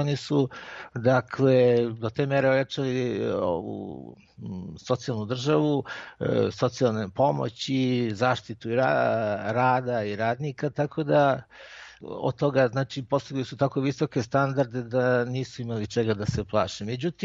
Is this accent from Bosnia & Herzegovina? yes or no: no; Serbia; kakav je u Italiji na delu, kao i kod nas u Srbiji, ima zaista žestokih egzistencijalnih problema.